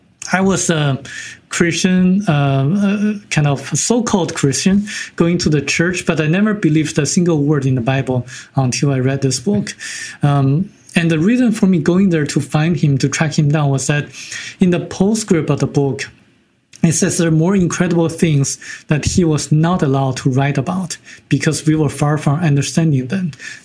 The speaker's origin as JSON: {"language": "English", "country": "China", "tie": "born or raised there", "second_language": "English", "moved": "yes", "said": "So I was born in China, and after I got here and after I improved my English"}